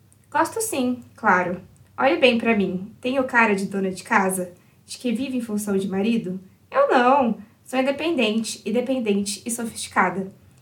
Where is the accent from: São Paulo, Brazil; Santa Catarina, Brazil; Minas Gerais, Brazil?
São Paulo, Brazil; Bauru; sou de Bauru e hoje eu lembrei de você.